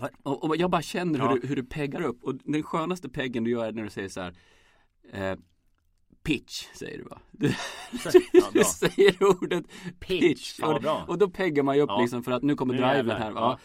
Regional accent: Matfors, Västernorrland County, Sweden; när jag var liten så i Matfors då

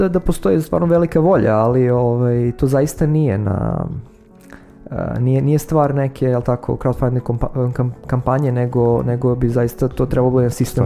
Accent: Serbia; za sve nas koji potičemo iz Srbije

